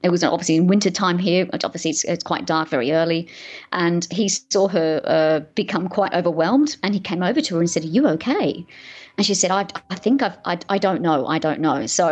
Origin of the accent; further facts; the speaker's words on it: Sydney, New South Wales, Australia; my sister and I, growing up in Sydney in Australia